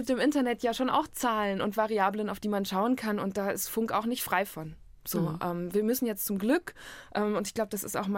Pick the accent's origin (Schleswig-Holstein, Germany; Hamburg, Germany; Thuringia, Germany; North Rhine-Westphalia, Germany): North Rhine-Westphalia, Germany; now in Berlin, Germany; die wohnen im Münsterland, wo ich aufgewachsen bin. Ich bin inzwischen in Berlin